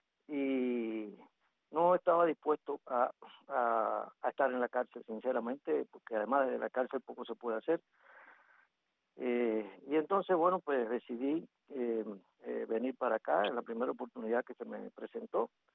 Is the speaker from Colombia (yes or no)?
no; Cuba; moved away; llevo 3 años acá ya. Tuve que ir porque, bueno, la situación, tuve que salir de Cuba